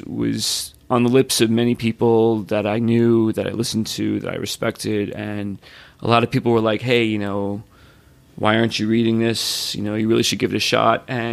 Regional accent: New York, United States; I'm like, okay, we know about the bagel. I am from New York.

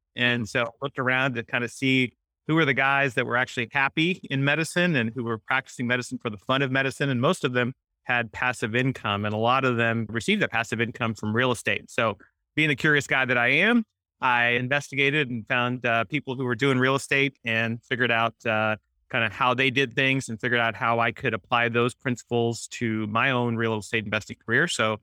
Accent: Kansas City, Missouri, United States; I grew up in Kansas City, son of Indian immigrant parents.

